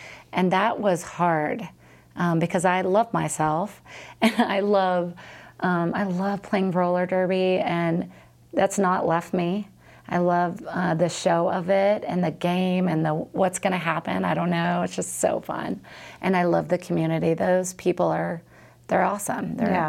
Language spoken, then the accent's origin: English; Texas, United States; Like, I'm from Texas, you know? I'm a Californian, but you know what I mean.